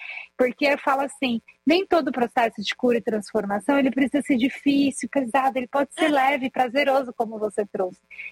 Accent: São Paulo, Brazil; moved away; Eu vim de São Paulo, né? A minha ideia também não era nem ficar aqui

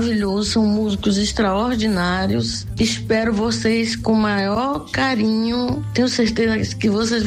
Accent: Bahia, Brazil; Sempre que existe um convite para eu cantar na minha terra, eu me sinto honrada, feliz, muito feliz. Então, voltando de novo à minha terra, estou realizada e tenho certeza que vai ser maravilhoso, principalmente no Pelourinho, na Praça das Artes.

